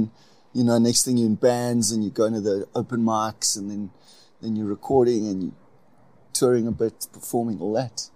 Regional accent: Port Elizabeth, Eastern Cape, South Africa; so I'm from the Eastern Cape, Port Elizabeth.

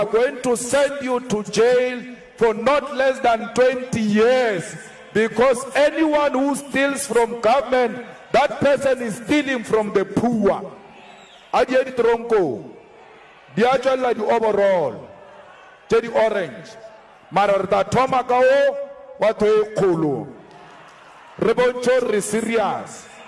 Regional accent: South Africa; We are from South Africa. We are from Africa. We are one thing.

